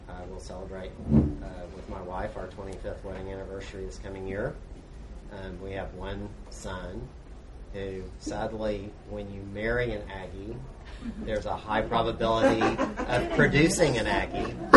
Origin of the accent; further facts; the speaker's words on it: Houston, Texas, United States; So, I grew up here in Houston